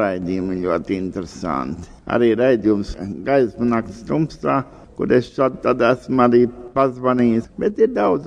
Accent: Sigulda, Vidzeme, Latvia; Esmu dzimis un audzis Siguldā.

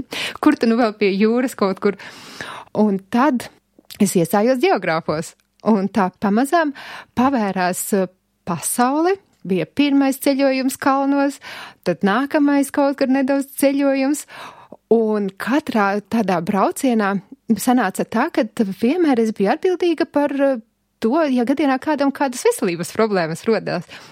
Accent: Alūksne Municipality, Latvia; born there; Es esmu dzimusi laukos, Alūksnes rajonā.

